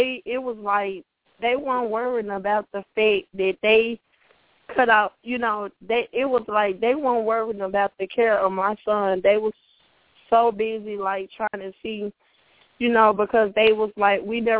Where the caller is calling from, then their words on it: Memphis, Tennessee, United States; I'm calling from Memphis, Tennessee